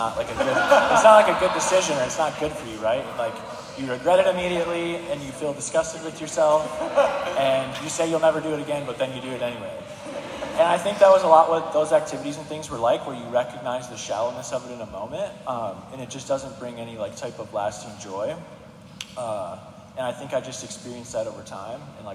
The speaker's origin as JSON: {"language": "English", "region": "Midwest", "country": "United States", "tie": "born or raised there", "said": "So when I graduated college, I grew up in the Midwest, and I went to my first job, which was in Boston, Massachusetts"}